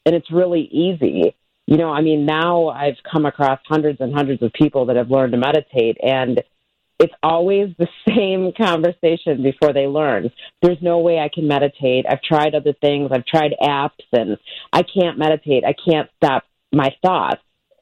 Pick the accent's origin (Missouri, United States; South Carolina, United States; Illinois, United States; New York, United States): Illinois, United States; Chicago; So I grew up in Chicago, mm-hmm. lived there pretty much my whole life.